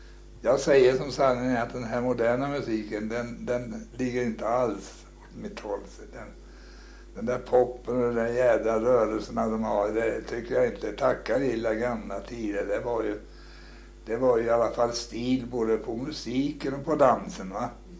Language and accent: Swedish; Småland, Sweden; Ja, jag är smålänning så jag är född.